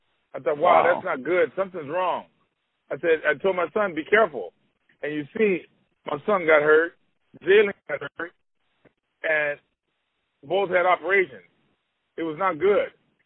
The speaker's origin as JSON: {"language": "English", "region": "California", "country": "United States", "said": "because I'm from Southern Cal, and I really don't like the way USC treats certain athletes around here."}